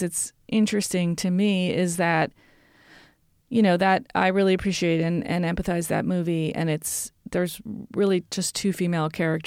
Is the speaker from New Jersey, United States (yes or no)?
yes; New Jersey, United States; I mean, I grew up in the New Jersey suburbs